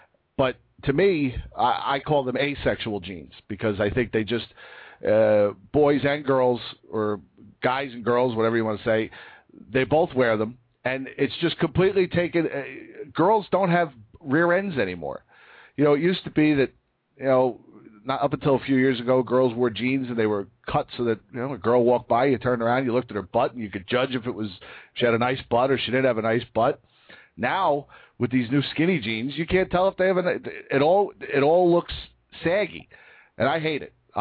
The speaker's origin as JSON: {"language": "English", "town": "Bayonne", "region": "New Jersey", "country": "United States", "tie": "born or raised there", "said": "And we grew up in Bayonne together, right down, you know, he lived at one end of the block and I lived at the other."}